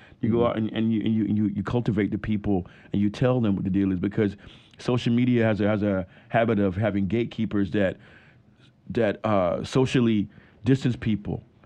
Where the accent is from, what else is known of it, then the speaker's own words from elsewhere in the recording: Chapel Hill, North Carolina, United States; I mean, we grew up here in Chapel Hill music scene.